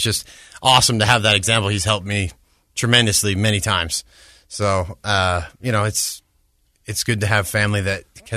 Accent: Orem, Utah, United States; also born or lived in Bellevue, Washington; so I was born in Bellevue, Washington, just out of Seattle. And I grew up in Orem, but my family is originally from Hawaii

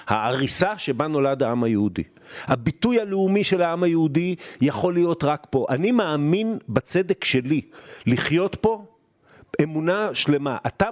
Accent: Haifa, Haifa District, Israel; born there; אני נולדתי בבית חולים אלישה בחיפה.

